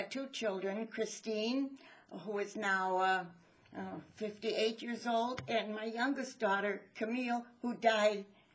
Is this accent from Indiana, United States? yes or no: no; Berwyn, Illinois, United States; now in Westchester, United States; I was born in Berwyn, Illinois at 1824 Clarence Avenue. I was born on the kitchen table, my mother tells me, with a midwife.